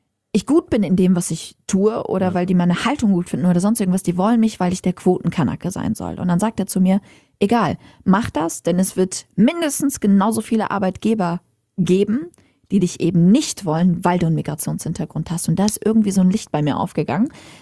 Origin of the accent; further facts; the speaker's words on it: Homs, Homs Governorate, Syria; now in Germany; ich komme auch aus Homs